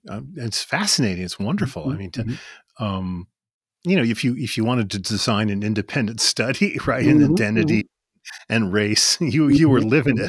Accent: Chicago, Illinois, United States; I'd heard of Carleton growing up in the Chicago line.

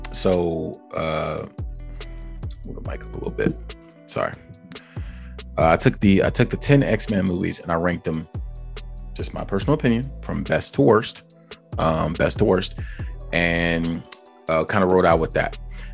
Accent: Chicago, Illinois, United States; I'm from Chicago, so I'm pretty used to it.

